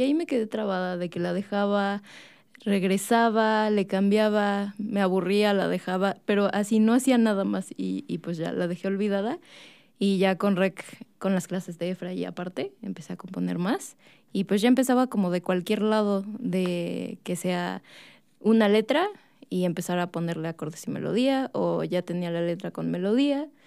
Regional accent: Cancún, Quintana Roo, Mexico; yo soy foránea, soy de Cancún.

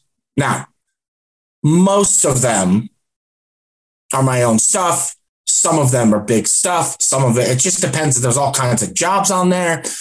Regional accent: Chicago, Illinois, United States; moved away as an adult; now in Utah, United States; And I've been in Utah since 2001. I was born in the Midwest. I'm at heart Chicagoan.

